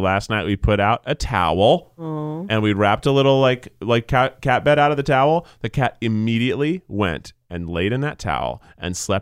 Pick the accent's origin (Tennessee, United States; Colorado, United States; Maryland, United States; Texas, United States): Tennessee, United States; I grew up in Tennessee when we always took in strays.